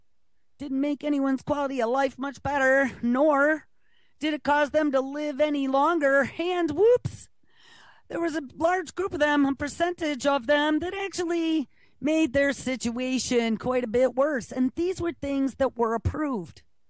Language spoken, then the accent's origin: English; New York, United States; Collins, who happens to be a Republican right from my home state, my home area, Western New York